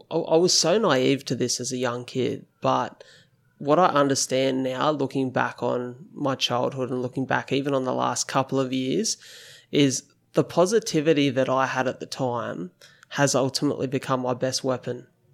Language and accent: English; Wollongong, New South Wales, Australia; I grew up here in the Wollongong area, and I love this place.